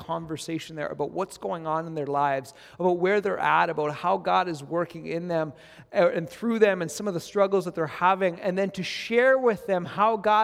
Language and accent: English; Edmonton, Alberta, Canada; I grew up in Edmonton, and I went to Beulah Alliance Church